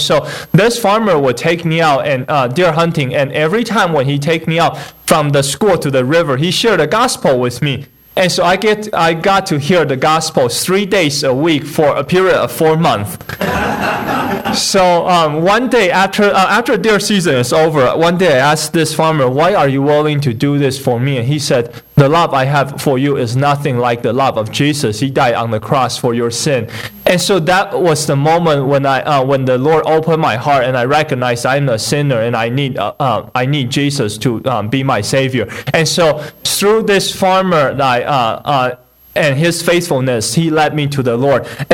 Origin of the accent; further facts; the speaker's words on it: Taiwan; And just a reminder, so that little tiny town that I grew up in Taiwan has 200,000 people.